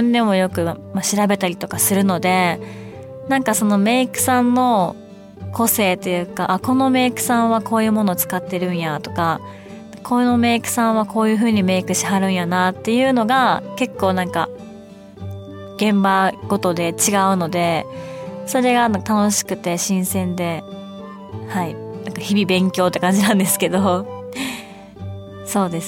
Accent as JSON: {"language": "Japanese", "region": "Kansai", "country": "Japan", "tie": "born or raised there", "accent": "Kansai dialect", "said": "ずっともう関西で育ってはいるので、基本はベースは関西弁です。"}